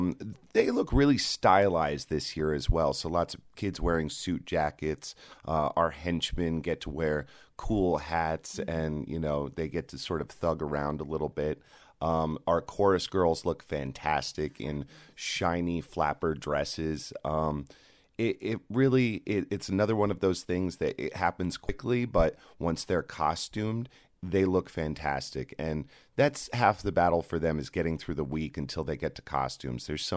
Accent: Denver, Colorado, United States; now in New York, United States; I am a New York transplant as well, originally from Denver, Colorado. I moved to New York after college at the University of Northern Colorado. And I've been in New York for the past 7 years.

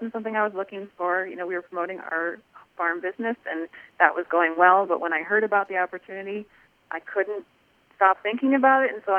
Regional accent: Omaha, Nebraska, United States; You know, I grew up in Omaha, Nebraska, but my grandparents … lived in Avoca and had a farm here.

